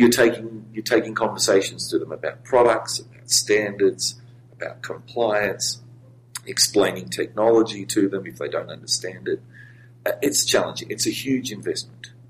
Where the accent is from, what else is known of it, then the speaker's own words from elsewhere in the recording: Australia; I come from Australia, where we've got a real issue.